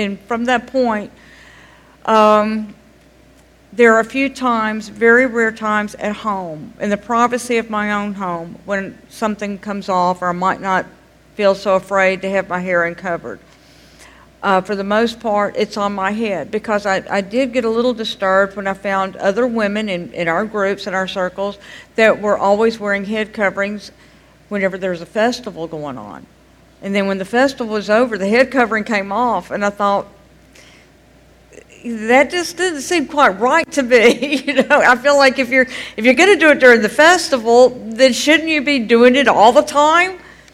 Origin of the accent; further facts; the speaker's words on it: United States; I'm glad I'm an American.